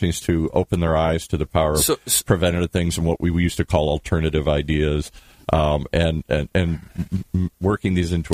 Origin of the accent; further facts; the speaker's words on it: Michigan, United States; I talked to my friends back in the, I'm from Michigan, the Midwest.